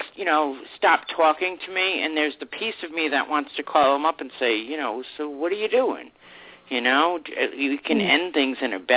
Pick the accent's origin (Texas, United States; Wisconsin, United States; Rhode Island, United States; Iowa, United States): Rhode Island, United States; Pawtucket; also born or lived in Newport; I originally grew up on the South Attleboro line, in Mass, you know, the Rhode Island Mass line in Pawtucket. But my last, I lived right near Newport when I moved before I moved here.